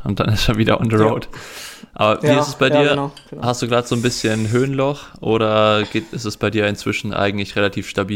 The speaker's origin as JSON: {"language": "German", "region": "Tuscany", "country": "Italy", "said": "Also ich komme ja direkt aus der Toskana, aus Italien."}